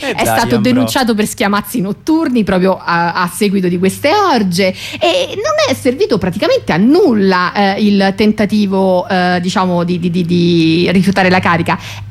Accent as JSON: {"language": "Italian", "town": "Rome", "region": "Lazio", "country": "Italy", "said": "non sono milanese, si sente, milanese e si sente, sono proud romana, anzi, come direbbe qualcuno della redazione, proud burina."}